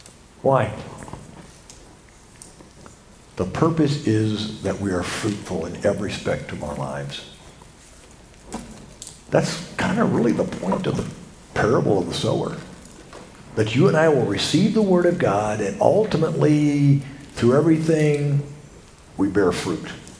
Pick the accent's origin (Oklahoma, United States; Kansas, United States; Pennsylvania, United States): Oklahoma, United States; Oklahoma City; I'm from Oklahoma City there visiting today, and I want you to know everybody in my church, Oklahoma City, wants to send a greeting to you guys here.